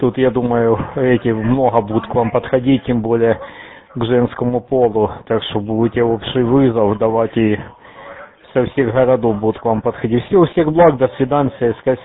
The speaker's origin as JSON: {"language": "Russian", "region": "Donetsk Oblast", "country": "Ukraine", "said": "Я с Донбасса, с Донецкой Народной Республики."}